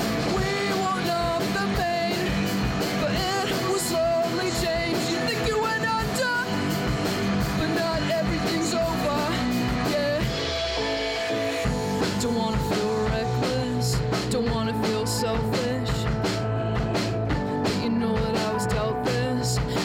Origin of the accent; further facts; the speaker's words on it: Nelson, New Zealand; now in Auckland, New Zealand; No, we're from Nelson actually, but we're sort of Auckland-based now.